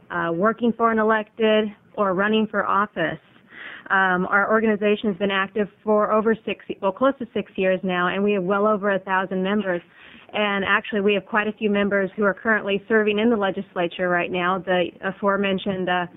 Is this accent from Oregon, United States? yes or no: yes; Portland, Oregon, United States; I'm from Portland, Oregon